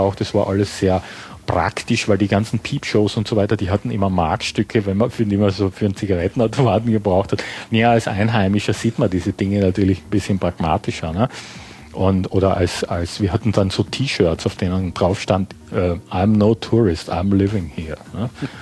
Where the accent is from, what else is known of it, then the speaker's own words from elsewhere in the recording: Graz, Styria, Austria; also born or lived in Düsseldorf; now in Hamburg, Germany; Ich bin erstmal von Graz. Ich bin ja Österreicher, wie man unschwer hören kann. Immer noch, da lege ich ja Wert drauf. Bin aus Graz nach Düsseldorf und bin dann von Düsseldorf 83 nach Hamburg umgezogen.